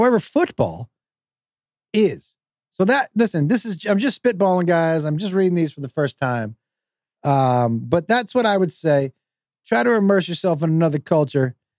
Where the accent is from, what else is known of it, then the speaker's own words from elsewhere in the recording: United States; I think that, and I'm American, man, and I'm guilty of this